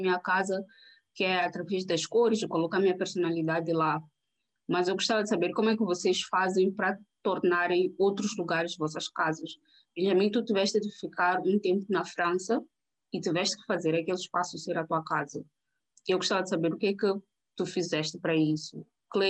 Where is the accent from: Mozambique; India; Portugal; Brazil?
Mozambique; Maputo, Maputo City; Eu nasci em Maputo, cresci em Maputo, cresci no bairro ferroviário, tal como Benjamin, nunca precisei sair da minha zona para encontrar hospital, escola, fiz ensino primário e secundário todo perto de casa.